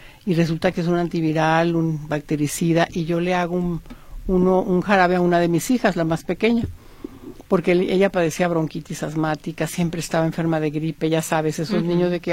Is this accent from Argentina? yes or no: no; Sonora, Mexico; now in Guadalajara, Mexico; soy sonorense, a mucho orgullo, tapatía por adopción, encantada de la vida también.